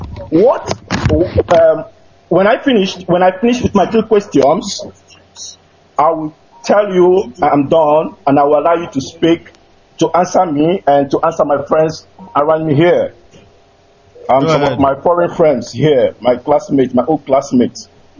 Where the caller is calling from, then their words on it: Catalonia, Spain; I'm calling from Catalonia, Spain.